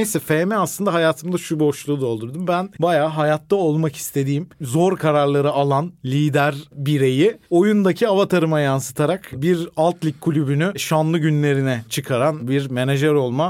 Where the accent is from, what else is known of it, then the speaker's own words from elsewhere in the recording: Isparta, Turkey; Ben Ispartalıyım, Isparta Spor'u bağladık